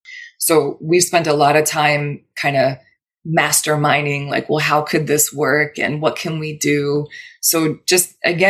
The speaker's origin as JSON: {"language": "English", "country": "United States", "said": "as an American, I just assumed is going to be like a 6 to 15 minute quick visit."}